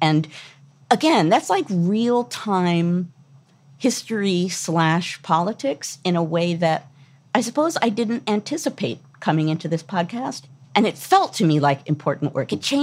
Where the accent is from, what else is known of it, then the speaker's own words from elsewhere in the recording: United States; and then as American women, we had a lot of feelings about it.